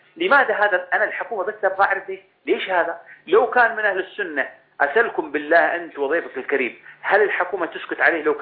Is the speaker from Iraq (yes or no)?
no; Saudi Arabia; احنا كمواطنين سعوديين